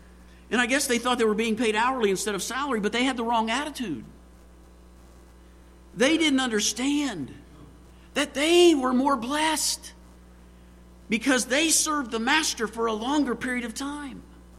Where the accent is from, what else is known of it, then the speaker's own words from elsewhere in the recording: Martins Ferry, Ohio, United States; I worked for an architect in my hometown of Martins Ferry for a while after I graduated from Ohio State.